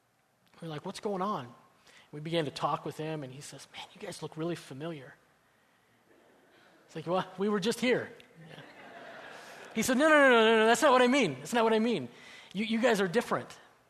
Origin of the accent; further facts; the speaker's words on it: Colorado, United States; I grew up in Colorado